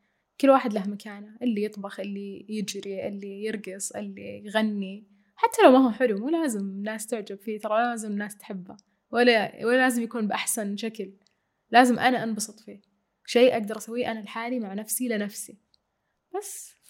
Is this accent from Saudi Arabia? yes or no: yes; Saudi Arabia; وما شاء الله عندنا بالسعودية الرياضة للجميع